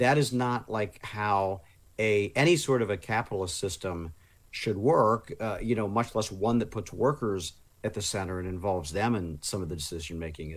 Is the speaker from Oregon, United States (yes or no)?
no; Indiana, United States; I went back to Indiana, which is my home state, over the weekend